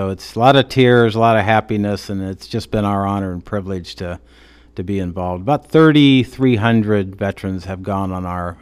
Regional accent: Exira, Iowa, United States; We grew up in Exira, and then we moved to Red Oak

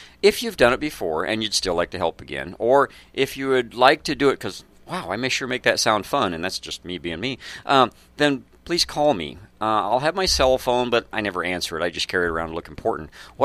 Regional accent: Iowa, United States; It's cold, but hey, you know, we're from Iowa, it's always cold.

